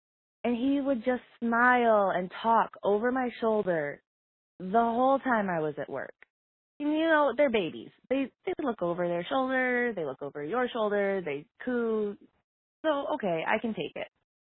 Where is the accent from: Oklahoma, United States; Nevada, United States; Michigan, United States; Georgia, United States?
Michigan, United States; I'm really excited to be here. I am from, born and raised in West Michigan, a really conservative area.